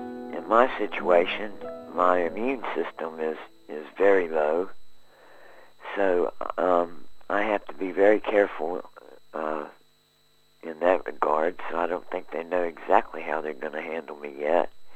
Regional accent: United States; I was born and raised in America.

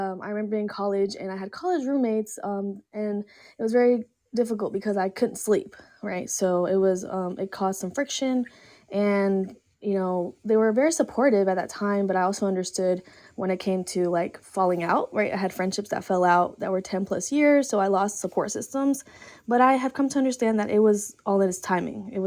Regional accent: Colombia; moved away; I am Colombian. I was born in Colombia, but I have been living here for 20 years

